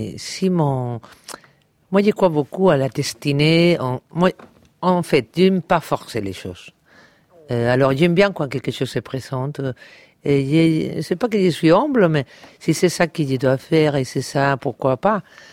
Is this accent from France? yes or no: no; Palma, Balearic Islands, Spain; born there; French is a second language; Parce que je suis né à Palma de Mallorca.